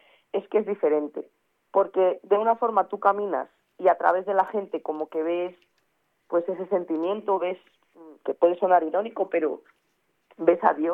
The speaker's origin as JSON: {"language": "Spanish", "town": "La Bañeza", "region": "Castile and León", "country": "Spain", "tie": "born or raised there", "said": "aquí en mi ciudad natal, aquí en La Bañeza"}